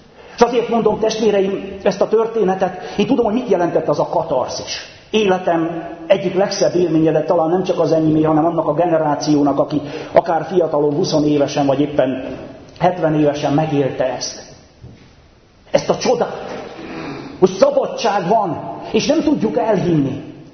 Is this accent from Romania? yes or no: yes; Székely Land, Romania; én, aki abban a székelyföldi faluban, ahol felnőttem, ama kevesek közé tartoztam, aki románul is tudtam